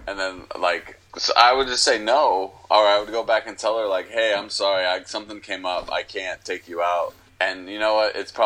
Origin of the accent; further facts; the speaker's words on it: the South, United States; accent: southern; I might be able to keep my southern accent longer than he did.